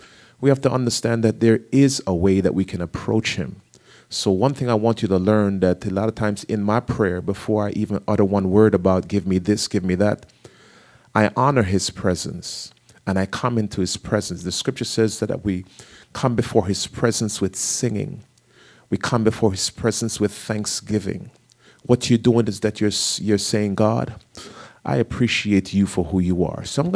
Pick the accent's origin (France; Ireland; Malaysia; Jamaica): Jamaica; when I was growing up in Jamaica